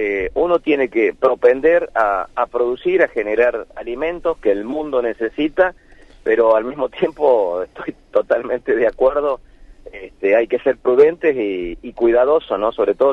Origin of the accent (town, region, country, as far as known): Argentina